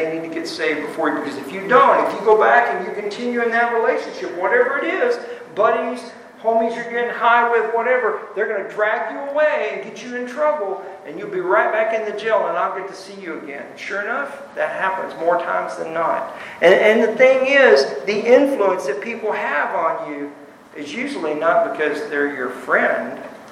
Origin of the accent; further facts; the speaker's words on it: Cleburne, Texas, United States; And he came back home to where my hometown was there in Cleburne.